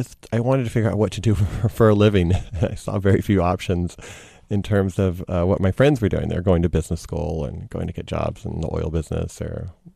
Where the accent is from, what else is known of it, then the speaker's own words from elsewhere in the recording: Texas, United States; which is something I'd never heard growing up in Texas.